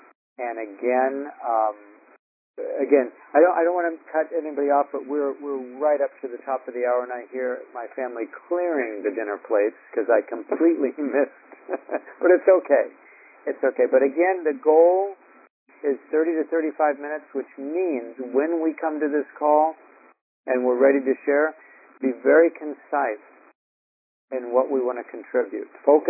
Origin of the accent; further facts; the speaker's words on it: Corbett, Oregon, United States; I am from Corbett, Oregon.